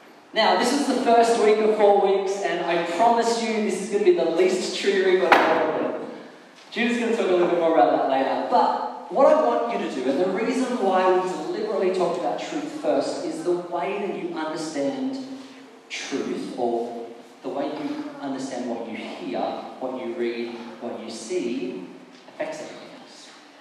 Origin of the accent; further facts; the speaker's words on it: Australia; as an Australian, I have the responsibility to pray for the well-being of our nation